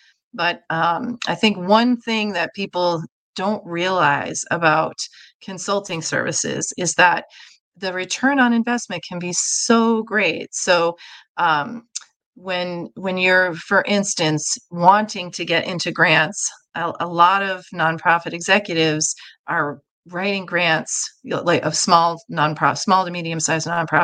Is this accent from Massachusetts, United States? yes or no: yes; Boston, Massachusetts, United States; moved away; I am from Boston originally, but I've been here for 22 years.